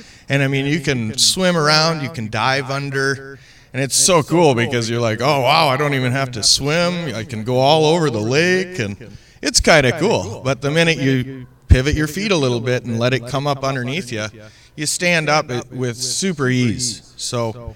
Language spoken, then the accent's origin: English; Minnesota, United States; born and raised in Minnesota. So, I grew up right on a lake.